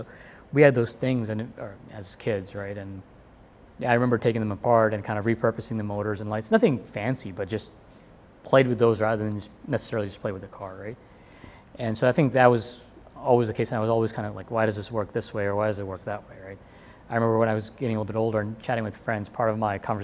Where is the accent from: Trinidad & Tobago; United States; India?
India; my parents, I'm Indian, right, wanted me to be doctors